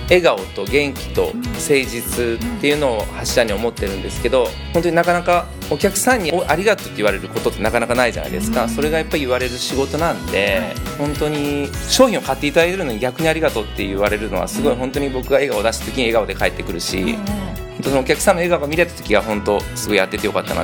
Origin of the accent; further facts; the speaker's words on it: Hatsukaichi, Hiroshima, Japan; はい、廿日市なんで、